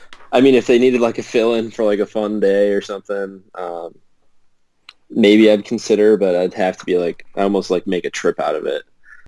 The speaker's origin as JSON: {"language": "English", "region": "Ohio", "country": "United States", "said": "So a lot of people think that I'm actually from Michigan, not from Ohio."}